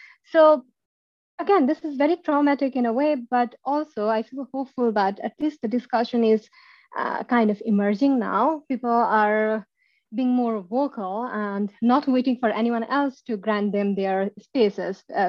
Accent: Nepal; not just because I come from Nepal or belong to the group, which is comes from the least developed countries, right?

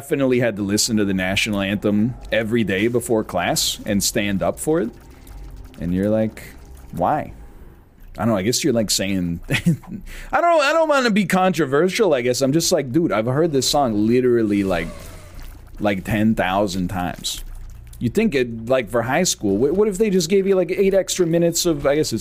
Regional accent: Canada; So I think being a Canadian is well positioned to that extent.

